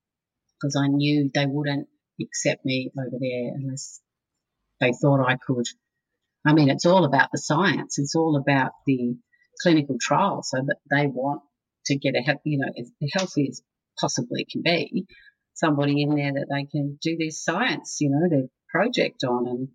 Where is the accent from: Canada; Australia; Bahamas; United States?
Australia; I was this girl from Australia and ringing up to get into a clinical trial in America